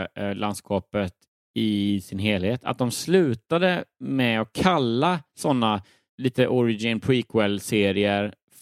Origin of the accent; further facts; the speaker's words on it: Örebro, Örebro County, Sweden; also born or lived in Lund; Jag är född och uppvuxen i Örebro.